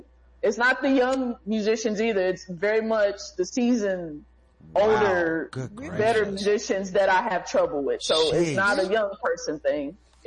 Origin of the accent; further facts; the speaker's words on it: Oklahoma, United States; now in Texas, United States; No, I'm from Oklahoma, but I live in Texas.